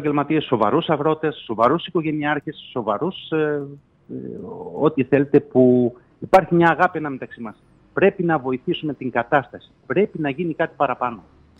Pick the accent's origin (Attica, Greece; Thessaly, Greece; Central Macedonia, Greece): Thessaly, Greece; Zarko; εγώ τυχαίνα είμαι από το Ζάρκο. Μια ζωή τα βλέπαμε τα ποτάμια και μια ζωή είχαμε προβλήματα.